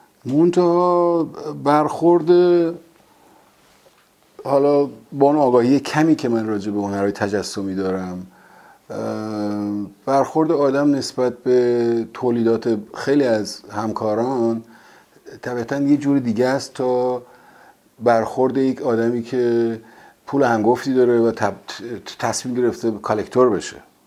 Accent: Iran; به عنوان یک ایرانی

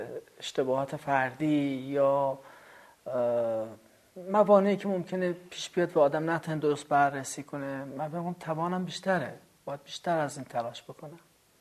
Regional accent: Iran; در کشوری بزرگ شدم که حتی بینال های ساده تهرانش هم تا حالا نتونسته سر تاریخ 2-3 سال پشت سرم انجام بده

